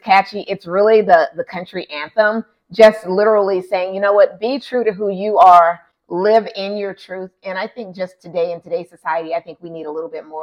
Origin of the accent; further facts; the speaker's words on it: Louisiana, United States; I am truly originally from Louisiana. I'm that down home girl